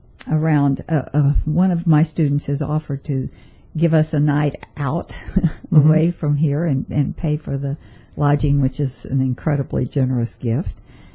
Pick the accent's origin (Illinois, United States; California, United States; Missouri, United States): Missouri, United States; There was a lady at home my hometown, a little country town in Missouri.